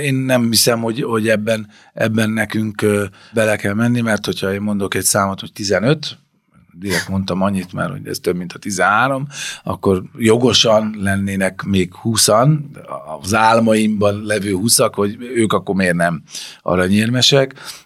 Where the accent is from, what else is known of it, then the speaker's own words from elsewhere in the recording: Hungary; De mi magyarok vagyunk, mi örüljünk annak